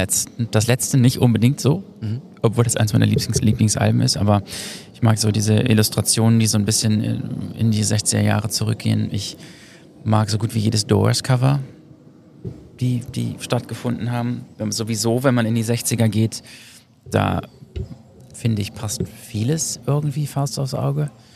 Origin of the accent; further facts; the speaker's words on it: North Rhine-Westphalia, Germany; Ich komme aus Ostwestfalen.